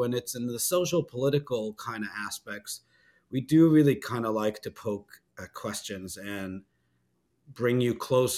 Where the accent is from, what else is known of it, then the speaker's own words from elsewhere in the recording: Israel; I didn't grow up hunting. I grew up in Israel.